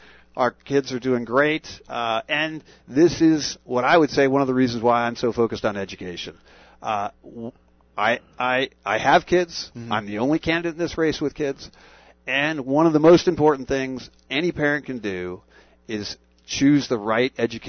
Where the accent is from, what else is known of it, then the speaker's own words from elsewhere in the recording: Tucson, Arizona, United States; now in Phoenix, United States; I grew up in Tucson. I live in Phoenix now.